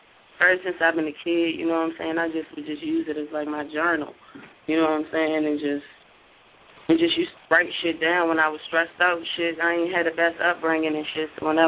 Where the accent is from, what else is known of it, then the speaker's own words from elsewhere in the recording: Fredericksburg, Virginia, United States; Female rapper straight out of 540 VA, born and raised in Fredericksburg, Virginia, 25 years old.